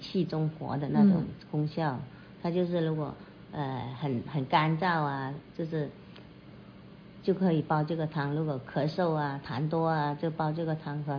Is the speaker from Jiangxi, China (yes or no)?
no; Guangdong, China; 如果我们广东人来到，那就是有口福了。